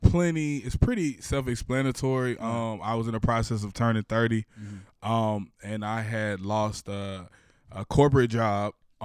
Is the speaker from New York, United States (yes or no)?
no; Atlanta, Georgia, United States; I am an artist from South Atlanta, Clayton County to be exact.